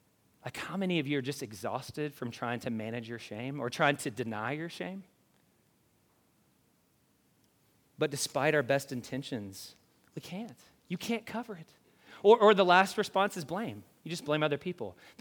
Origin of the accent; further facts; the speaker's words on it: Kentucky, United States; I grew up in Kentucky.